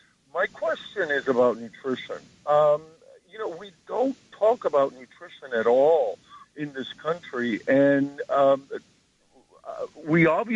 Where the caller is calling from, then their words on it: Jersey City, New Jersey, United States; I'm calling from Jersey City.